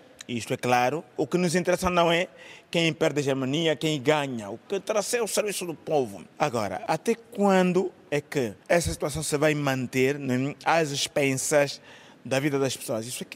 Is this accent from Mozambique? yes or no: no; Angola; Isso para mim é uma grande tragédia como angolano.